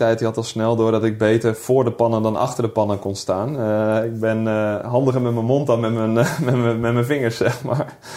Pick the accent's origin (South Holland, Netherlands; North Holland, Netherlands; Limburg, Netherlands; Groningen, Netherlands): Groningen, Netherlands; ik ben een Grunninger. Ik kom uit het Hoge Noorden. Dat is een nuchtere jongen. Maar ook wel een dromerige jongen. Ik kom uit een groot gezin. 6 jongens.